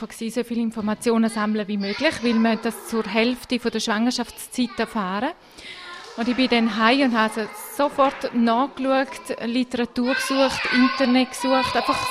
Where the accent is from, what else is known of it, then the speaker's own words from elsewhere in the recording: St. Gallen, Switzerland; Wir sind auch persönlich angereist, weil wir kommen jetzt aus dem St. Galler Rheintal